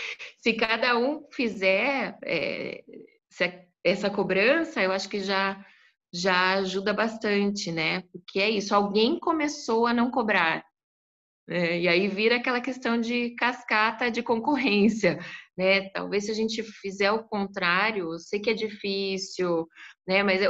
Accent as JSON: {"language": "Portuguese", "region": "Paraná", "country": "Brazil", "said": "Então, eu sou aqui do Paraná"}